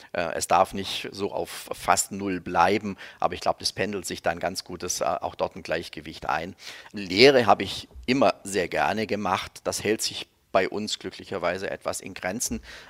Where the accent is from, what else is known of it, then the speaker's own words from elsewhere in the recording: Baden-Württemberg, Germany; accent: Swabian; now in Northeast Germany; ich bin jetzt seit sehr, sehr langer Zeit hier oben im Nordosten. Ich glaube, da würde das Schwäbisch eher in der Kommunikation Schwierigkeiten bereiten. Aber ich höre es schon noch. Also, wir könnten das auch schon auch in Schwäbisch machen.